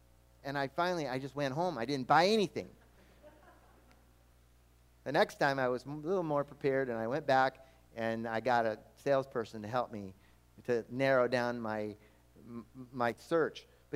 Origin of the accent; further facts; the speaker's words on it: Brazil; now in United States; I grew up in a poor country. I grew up in Brazil. It's a third world country. And we didn't have much. And I come to America